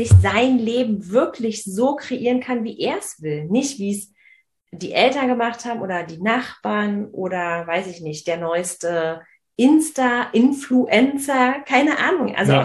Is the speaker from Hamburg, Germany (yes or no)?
no; Berlin, Germany; ich bin in Marzahn aufgewachsen.